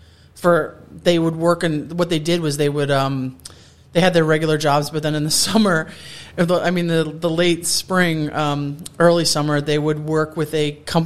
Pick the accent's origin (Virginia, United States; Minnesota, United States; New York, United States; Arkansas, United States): New York, United States; I'm from New York. I fell in love, and this is weird, with Florida.